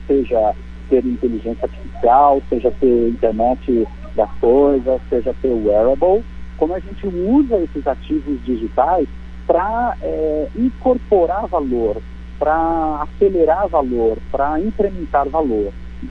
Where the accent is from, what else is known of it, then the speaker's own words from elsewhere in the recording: Italy; nós, eu sou italiano, né, nós italianos